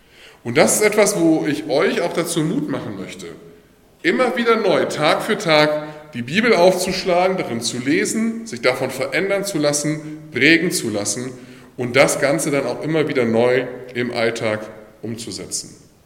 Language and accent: German; Bavaria, Germany; so 50 Kilometer von dem Heimatdorf in Bayern, wo ich aufgewachsen bin und der auch nach NRW sich verschlagen hatte.